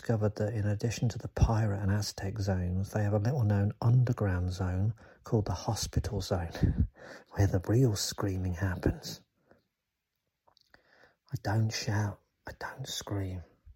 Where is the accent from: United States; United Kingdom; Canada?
United Kingdom; Birmingham, West Midlands; I'm from Birmingham. I've moved away from these people. I don't want to go back to Birmingham